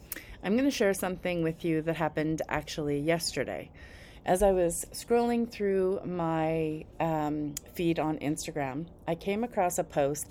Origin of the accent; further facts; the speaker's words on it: Parksville, British Columbia, Canada; because I grew up in Parksville in Victoria on Vancouver Island, so it's not very far away